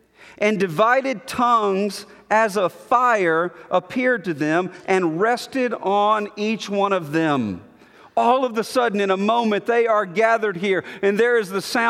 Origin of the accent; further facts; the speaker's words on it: Montgomery, Alabama, United States; but I grew up in Montgomery, Alabama